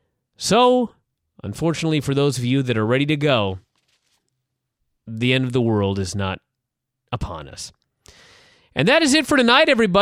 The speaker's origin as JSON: {"language": "English", "region": "Washington", "country": "United States", "said": "In first place, tied for first, is Washington, my home state."}